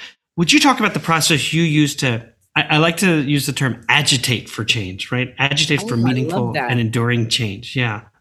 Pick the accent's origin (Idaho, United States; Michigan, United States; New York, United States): New York, United States; Long Island; I'm from Long Island, South Shore. But, you know, I've spent so much time in my youth going to Uniondale to Islanders games, Arrows games, concerts, I think the Big Apple Circus at one point.